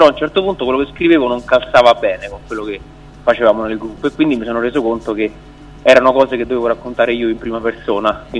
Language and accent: Italian; Rome, Lazio, Italy; now in Milan, Italy; Io sono romano, come si intuirà da come parlo, e solo che vivo a Milano da 3 anni